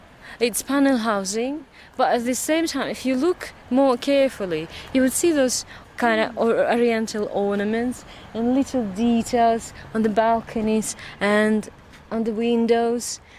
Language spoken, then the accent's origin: English; Kazakhstan; well, I'm from Kazakhstan